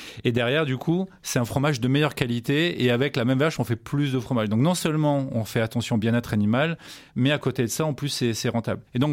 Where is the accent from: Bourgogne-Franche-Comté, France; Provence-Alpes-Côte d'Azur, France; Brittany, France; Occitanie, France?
Provence-Alpes-Côte d'Azur, France; Marseille; also born or lived in Paris; Donc moi je suis marseillais déjà, et même si j'ai vécu longtemps à l'étranger et à Paris ces dernières années, mais je viens de rentrer à Marseille.